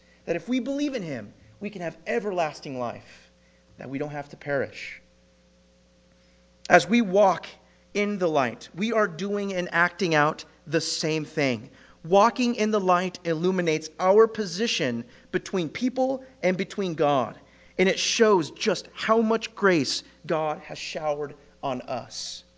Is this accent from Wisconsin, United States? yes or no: no; California, United States; of all places, as a California boy. And that was counterculture. That was cross-cultural for me. I am Californian, guys.